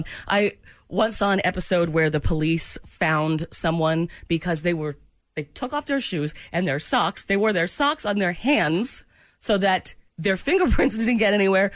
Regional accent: United States; But I'm in America. I'm an American.

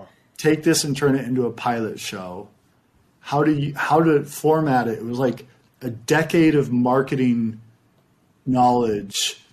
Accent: Utah, United States; we're from Utah.

